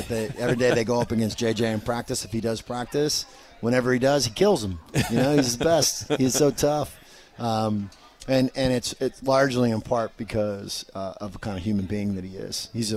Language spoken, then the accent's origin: English; Indiana, United States; But, you know, I'm from Indiana, so.